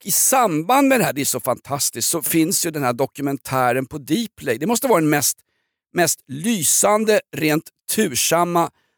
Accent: Kiruna, Norrbotten County, Sweden; Jag är från Kiruna.

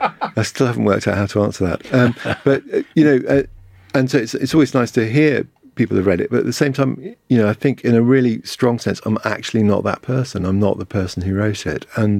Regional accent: Hong Kong; also born or lived in Asia; My mum was Irish. I grew up mainly in Hong Kong, moved around in Asia for a bit.

